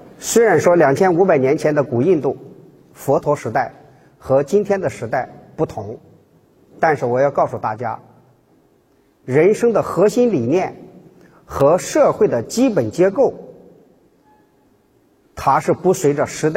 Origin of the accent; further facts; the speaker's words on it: China; 比如说我们中国人讲的仁义礼智信